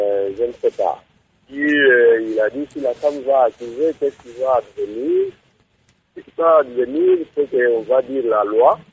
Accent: DR Congo; nous sommes Africains, nous sommes Congolais.

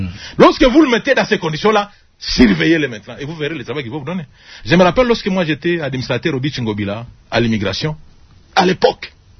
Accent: DR Congo

